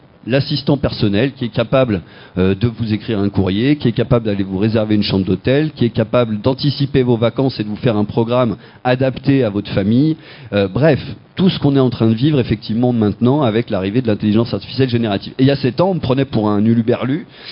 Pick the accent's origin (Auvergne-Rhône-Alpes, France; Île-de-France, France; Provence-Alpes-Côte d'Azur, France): Auvergne-Rhône-Alpes, France; Lyon; moved away as an adult; now in Limoges, France; Moi, je suis lyonnais, ça fait plus de 20 ans que je suis à Limoges.